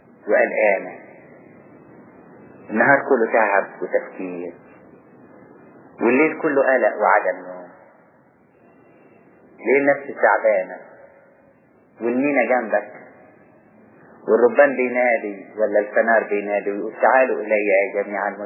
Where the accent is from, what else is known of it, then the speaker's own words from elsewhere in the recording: Upper Egypt, Egypt; كنت في البلد عندنا، والبيوت عندنا في الصعيد عكس هنا.